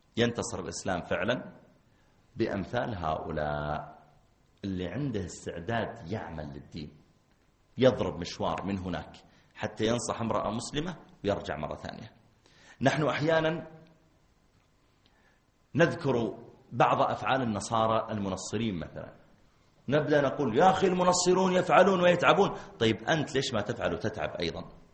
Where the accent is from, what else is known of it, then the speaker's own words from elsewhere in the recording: Mecca, Makkah Province, Saudi Arabia; قلت لا أنا من السعودية، أنا من مكة، تعرف مكة؟